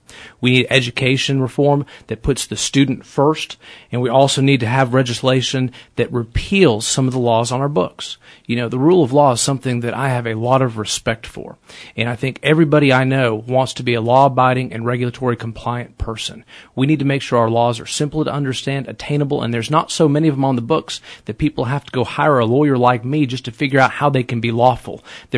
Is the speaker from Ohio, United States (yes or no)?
no; Lubbock, Texas, United States; I was born and raised here in Lubbock, Texas.